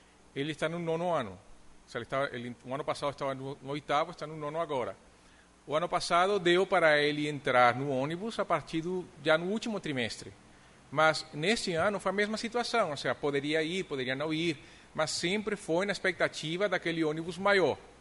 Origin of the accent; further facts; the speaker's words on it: Montes Claros, Minas Gerais, Brazil; No meu caso, eu venho de Montes Claros